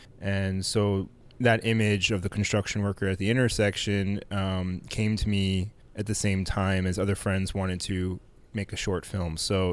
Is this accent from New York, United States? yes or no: yes; New York, United States; Growing up in New York, I noticed that people here are a little bit more calm.